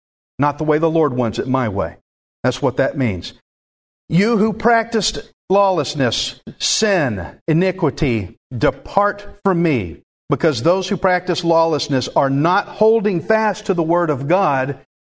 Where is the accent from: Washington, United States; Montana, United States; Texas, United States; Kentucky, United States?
Texas, United States; Alvin; I'm from Alvin, I'm a redneck, so what?